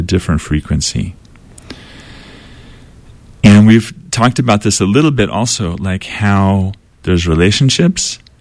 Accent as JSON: {"language": "English", "town": "Chico", "region": "California", "country": "United States", "said": "People always, when I'm, traveling or far, I say I'm from Chico. They're like, from Chino? No. Chico."}